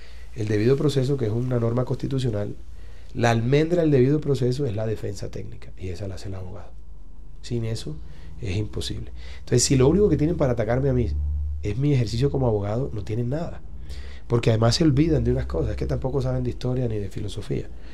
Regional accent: Barranquilla, Atlántico, Colombia; also born or lived in Bogotá; Los barranquilleros somos tan tesos que nacemos donde nos da la gana.

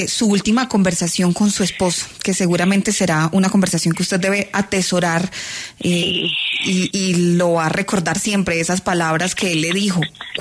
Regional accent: Colombia; también nuestra gratitud como colombianos por el trabajo de su esposo

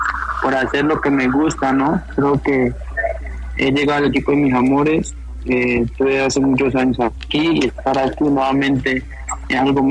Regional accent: Colombia; also born or lived in United States; Creo que soy colombiano y estando en Estados Unidos pude ver mucho la liga

